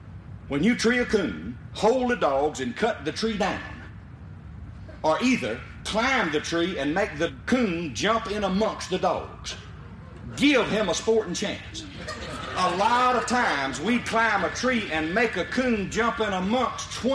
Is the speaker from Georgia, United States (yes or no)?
no; Liberty, Mississippi, United States; First of all, I want you to know that I come from Route 4, Liberty, Mississippi. Now, that's 12 miles west of Macomb, Mississippi, 65 miles due northeast of Baton Rouge, Louisiana, and 116 miles due north of New Orleans, Louisiana.